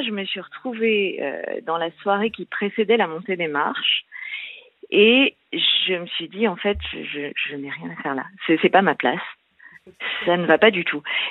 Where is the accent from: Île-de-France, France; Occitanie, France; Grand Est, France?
Île-de-France, France; Paris; J'ai 40 ans et je suis parisienne.